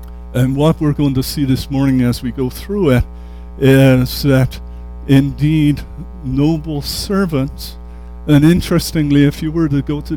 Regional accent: England, United Kingdom; Now, most of you know that I come from England, and we have a lot of nobility over there.

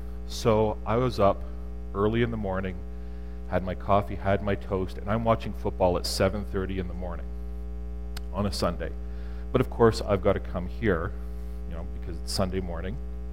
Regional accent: Windsor, Ontario, Canada; I grew up in Windsor, and Detroit's right across the river, so I grew up cheering for the Detroit teams.

